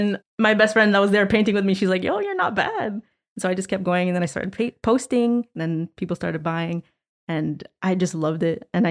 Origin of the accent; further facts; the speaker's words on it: Dollard-des-Ormeaux, Quebec, Canada; Well, where I'm living is essentially where I grew up. And I moved a little bit back and forth throughout Montreal, but I grew up in DDO and I'm still in DDO today.